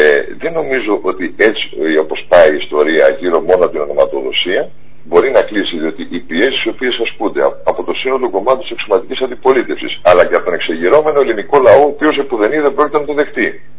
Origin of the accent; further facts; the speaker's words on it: Macedonia, Greece; ως Μακεδόνας δεν θα μπορούσα ποτέ να δεχτώ μια ονομασία η οποία θα φέρει τη λέξη Μακεδονία και δεν θα ανήκει στην ελληνική επικράτεια